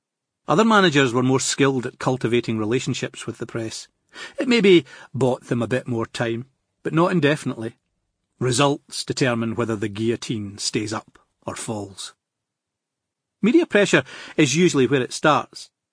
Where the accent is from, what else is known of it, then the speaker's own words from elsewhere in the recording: Glasgow, Scotland, United Kingdom; my hometown of Glasgow. To me, that would have been special, playing in my birthplace